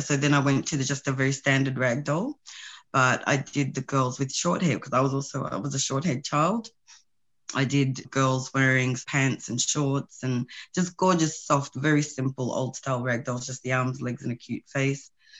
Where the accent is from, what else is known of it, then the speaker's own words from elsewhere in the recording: South Africa; born there; first language Sesotho; English is a second language; Okay, so I was born in South Africa and my mother tongue is Sesotho.